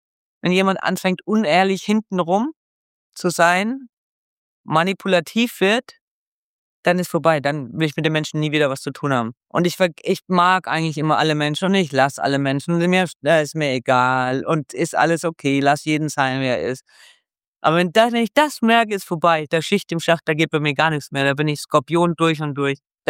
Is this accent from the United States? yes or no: yes; United States; German is a second language; now in Switzerland; Ich komme aus Amerika. We are the best. Wir sind die Besten auf der Welt und immer größer und weiter.